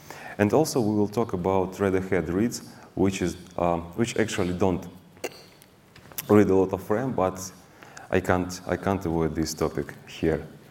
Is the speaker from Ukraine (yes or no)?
yes; Ukraine; English is a second language; I came from Ukraine.